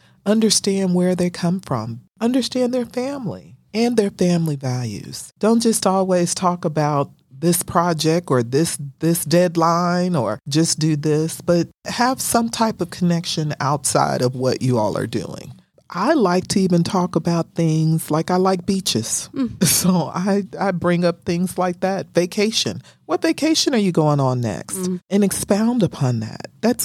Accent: Chicago, Illinois, United States; Chicago, Illinois.

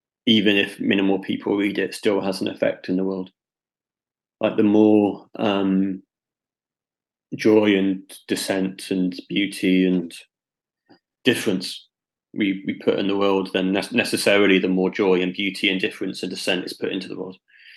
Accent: Gloucester, South West England, United Kingdom; Growing up in Gloucester, when I hit 14, punk and metal was huge in Gloucester.

